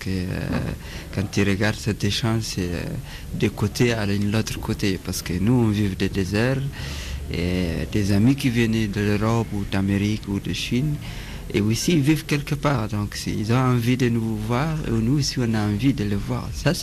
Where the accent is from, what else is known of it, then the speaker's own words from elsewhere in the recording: Agadez, Niger; je viens du nord d'Agadez, du Niger